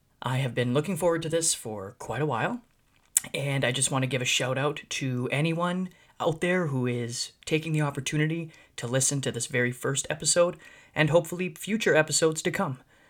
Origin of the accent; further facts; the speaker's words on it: Sault Ste. Marie, Ontario, Canada; Well, I am from Sault Ste. Marie, Ontario, and as a Northern Ontario sports fanatic